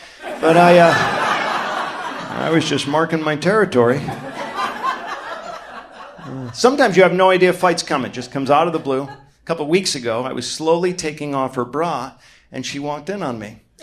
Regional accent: Ireland; I'm Irish.

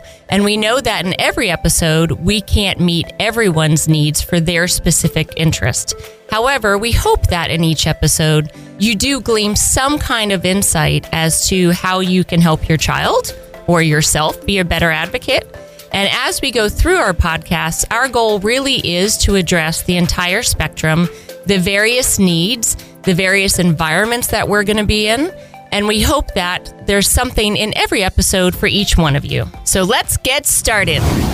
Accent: Northeast, United States; now in Houston, United States; I also remember coming down to Houston because I was from the Northeast

